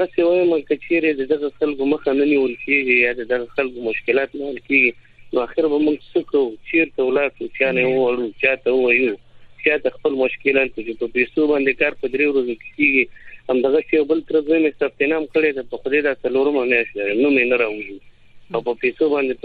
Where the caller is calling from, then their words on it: Laghman, Afghanistan; زه د لغمان دی ولایت د قرغیو دی ولسوالۍ سره د اړیکه کښېیم